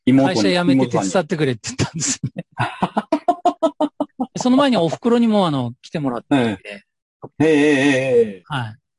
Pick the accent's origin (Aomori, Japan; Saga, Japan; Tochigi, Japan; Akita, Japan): Tochigi, Japan; Sano; now in Yokohama, Japan; 私は栃木県 の佐野の出身なんで